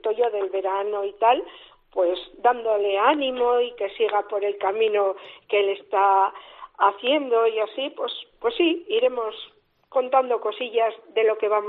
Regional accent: Caparroso, Navarre, Spain; now in Pamplona, Spain; yo soy de Caparroso, uh-huh. y entonces aquí en Pamplona llevo 50 años.

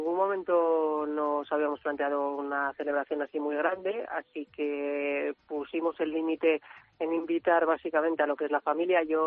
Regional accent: San Sebastián, Basque Country, Spain; como somos de Donosti todos y nos gusta cocinar como buenos vascos

